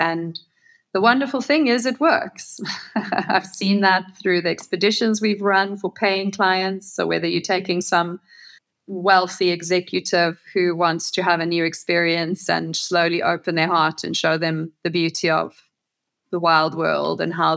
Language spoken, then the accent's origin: English; South Africa; growing up in South Africa, with the kind of parents I did and the childhood I did